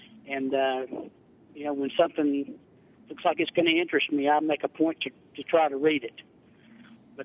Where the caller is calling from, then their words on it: Georgia, United States; I'm actually calling from Northwest Georgia, but I have a Chattanooga phone number.